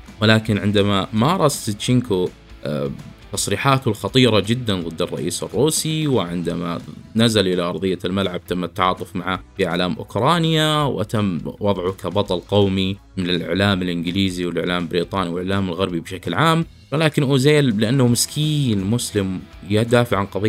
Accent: Saudi Arabia; أو عندنا في المملكة العربية السعودية

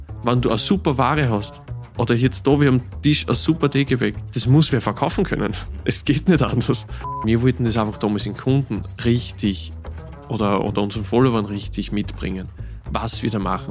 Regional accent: Burgenland, Austria; ich komme aus dem Mittelburgenland.

